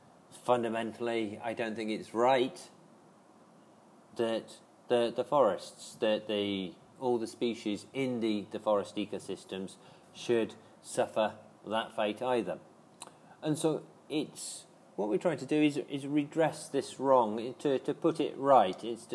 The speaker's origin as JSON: {"language": "English", "region": "England", "country": "United Kingdom", "said": "So if you look at my home country, England or the UK"}